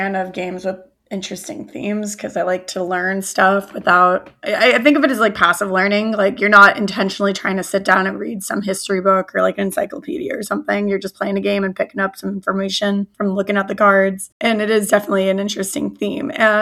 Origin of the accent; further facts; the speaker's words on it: Flagstaff, Arizona, United States; I am not. I'm from Flagstaff, Arizona, but like close-ish to Utah.